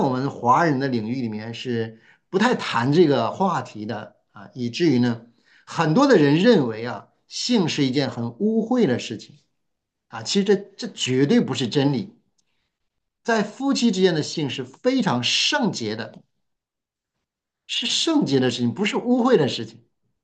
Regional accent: China; 就好像我们中国人特别喜欢吃饭一样

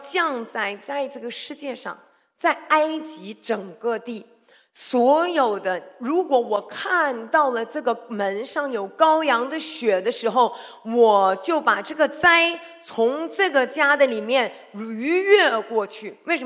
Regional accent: Yantai, Shandong, China; 我是山东人，我们准备什么？我们有好几位山东烟台老乡在这里哈

